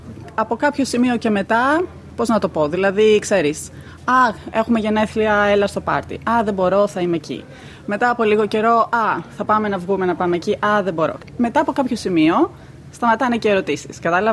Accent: Chalkida, Central Greece, Greece; Μεγάλωσα στη Χαλκίδα, όταν ήμουνα μικρή έκανα ρυθμική γυμναστική για πολλά χρόνια

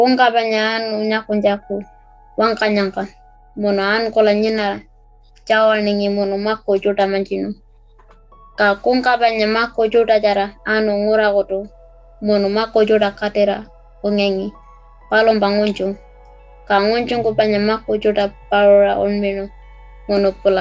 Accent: Australia; and I am from Tichikala and I am living on Aranda country.

